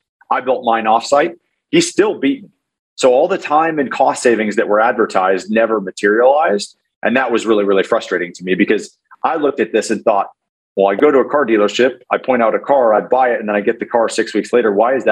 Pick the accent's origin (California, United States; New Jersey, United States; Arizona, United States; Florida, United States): Arizona, United States; So my kind of quick background on me, I grew up in Arizona.